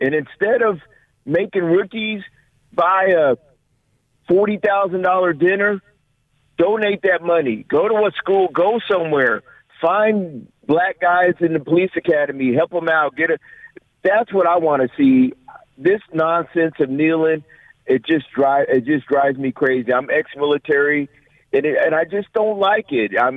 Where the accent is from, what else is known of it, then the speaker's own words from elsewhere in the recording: United States; Hey, first of all, I want to say I'm an American who's black.